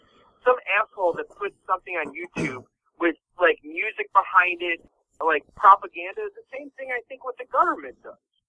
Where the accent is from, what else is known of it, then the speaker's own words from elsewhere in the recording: Cleveland, Ohio, United States; I'm from Cleveland.